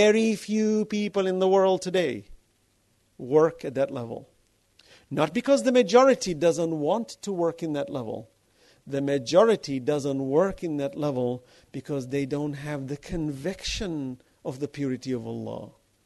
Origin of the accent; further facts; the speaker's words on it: New York, United States; You protected me. I grew up in New York. I could have been lost.